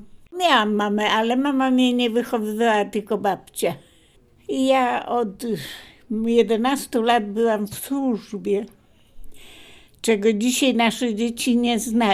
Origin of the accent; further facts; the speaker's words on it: Zalesie Dolne, Masovian Voivodeship, Poland; also born or lived in Piaseczno; now in Poznań, Poland; Przyjechałam do Poznania z Piaseczna, spod Warszawy, Zalesie Dolne. Piaseczno było moim miastem, gdzie się urodziłam. W Zalesiu Dolnym się wychowałam, to było obok. To jest taka miejscowość jak Puszczykowo, Puszczykówko, coś w tym.